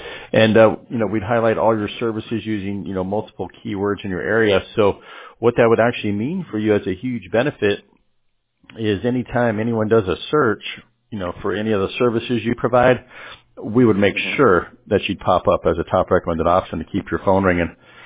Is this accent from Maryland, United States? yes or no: yes; Columbia, Maryland, United States; now in California, United States; I grew up in Columbia, if you know where that is.